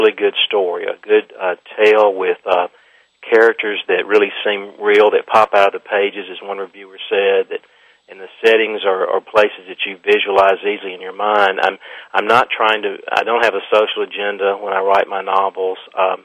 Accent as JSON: {"language": "English", "town": "Cleveland", "region": "Mississippi", "country": "United States", "tie": "born or raised there", "said": "people that I had known through growing up in Cleveland, Mississippi, and going to Ole Miss, and going to medical school here in Jackson, Mississippi"}